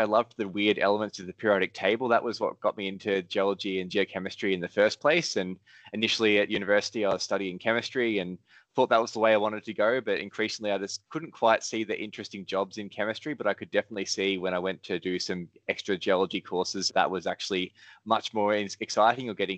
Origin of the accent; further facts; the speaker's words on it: Melbourne, Victoria, Australia; now in Hobart, Australia; What I've brought for you today is a bit of a story about Tasmania, which is where I'm living now. I grew up in Melbourne and now I've moved down to Hobart in Tasmania. It's Australia's southernmost state.